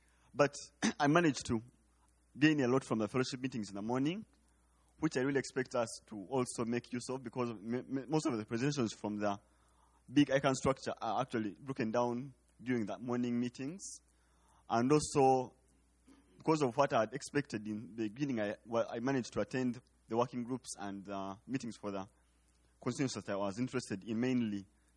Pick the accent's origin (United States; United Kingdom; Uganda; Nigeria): Uganda; from Uganda.